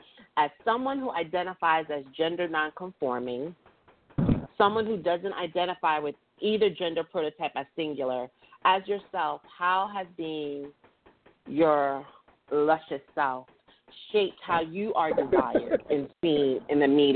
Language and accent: English; New York, United States; you know, I'm from New York, so I know.